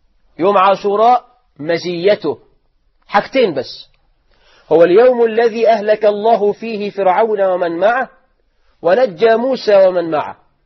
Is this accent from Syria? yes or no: no; Egypt; احنا كمصريين بقى تبدو عقيدة الولاء والبراء فينا في صوم يوم عاشوراء.